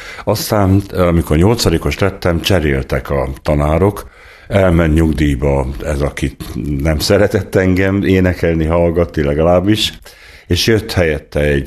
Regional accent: Pákozd, Fejér, Hungary; also born or lived in Szabadegyháza; A Fejér megyei Pákozd községben töltöttem a gyermekkoromat. Édesapám református lelkész volt, édesanyám pedig pedagógus

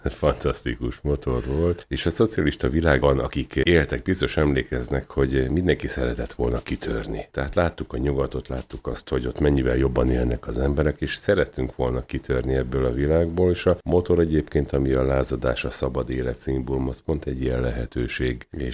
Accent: Sárszentlőrinc, Tolna, Hungary; now in Kiskunhalas, Hungary; én ugye dunántúli vagyok, Szekszárd, Sárszentlőrinc faluból származom, és így kerültem ide kiskunhalasra

